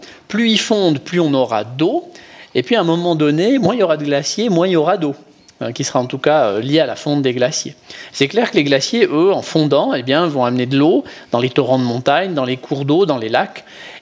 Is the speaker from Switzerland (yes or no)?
yes; Switzerland; soit pour agir chez nous en Suisse